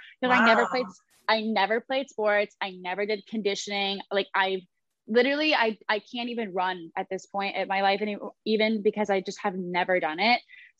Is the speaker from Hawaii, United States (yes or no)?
no; Columbus, Ohio, United States; now in Los Angeles, United States; I'm 21 years old and I'm from Columbus, Ohio originally.